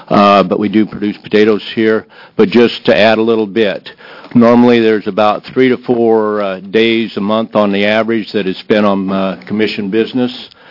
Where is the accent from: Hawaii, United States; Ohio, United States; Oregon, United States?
Oregon, United States; I'm from the Willamette Valley here